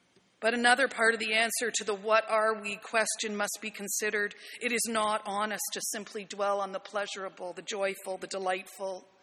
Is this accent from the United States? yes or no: no; Canada; I'm a Canadian of English, Irish, Scottish descent, of medium height, brown hair and eyes